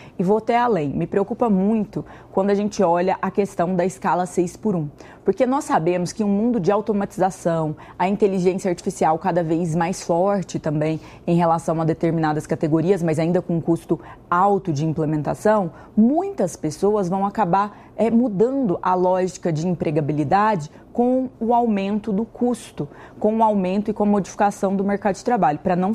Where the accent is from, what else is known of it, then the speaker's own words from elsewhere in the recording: Brazil; nós estamos em índices de crescimento muito aquém do que nós brasileiros sonhamos, desejamos e gostaríamos que acontecesse